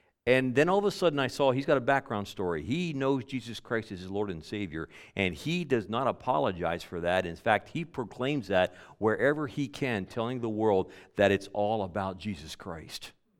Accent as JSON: {"language": "English", "region": "Pennsylvania", "country": "United States", "tie": "born or raised there", "said": "Well, I grew up in Pennsylvania, okay?"}